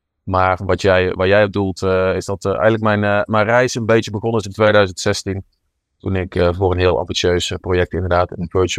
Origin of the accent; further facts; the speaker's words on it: North Brabant, Netherlands; ik kom uit uit Brabant. Ik heb 5 jaar aan TU Delft gestudeerd.